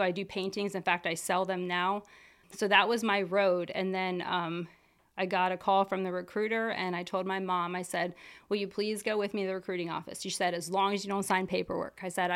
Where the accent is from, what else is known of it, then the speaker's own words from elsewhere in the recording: Pennsylvania, United States; Grew up right here in Lancaster County. I went to Ephrata High School.